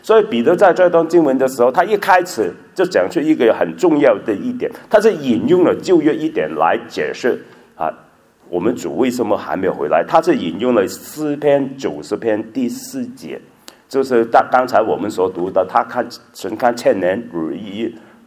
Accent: Guangdong, China; 我是广东人

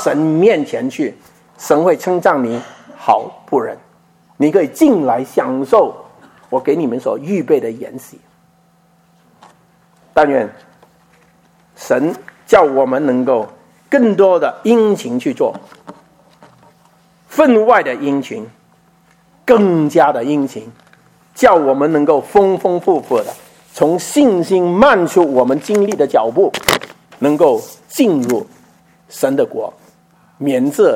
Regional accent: Guangdong, China; 我们广东人叫牛头裤都得啦

